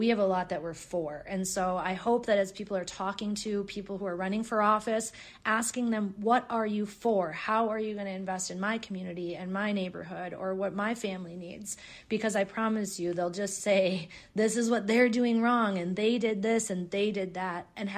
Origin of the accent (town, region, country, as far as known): Minnesota, United States